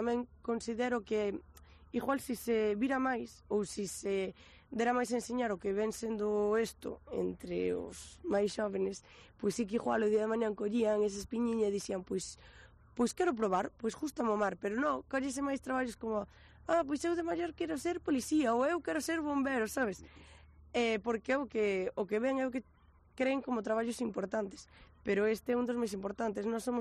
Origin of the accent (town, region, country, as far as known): Muros, Galicia, Spain